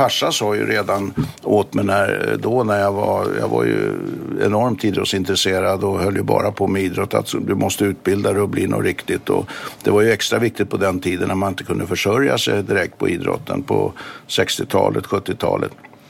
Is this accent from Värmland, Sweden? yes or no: no; Stockholm, Stockholm County, Sweden; på Söder i Stockholm där jag växte upp.